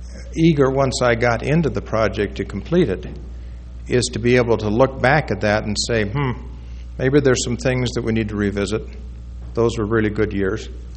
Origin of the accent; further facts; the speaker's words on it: Los Angeles, California, United States; I grew up in the church. I was born in 1948. But I grew up in Los Angeles, so I never met President McKay.